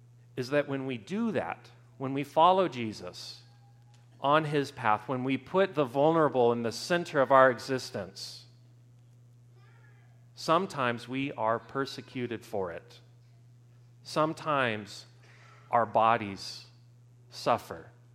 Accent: Sedona, Arizona, United States; St. Patrick's Day was a lot of fun growing up in Sedona, Arizona.

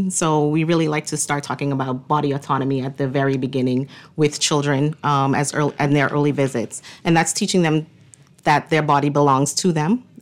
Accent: Freeport, Grand Bahama, Bahamas; And I also see patients in my hometown of Freeport, Grand Bahama.

